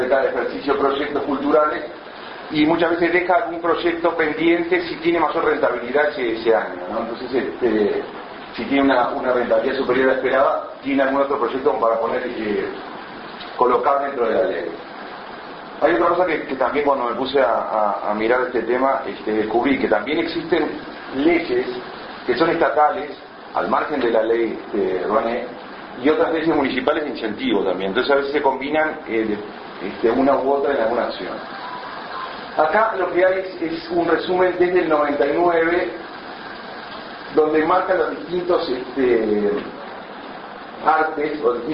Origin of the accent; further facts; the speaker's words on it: Uruguay; celebro como uruguayo que estén los fondos de incentivos ahora disponibles en Uruguay. … soy el gerente de comunicación de Petrobras Uruguay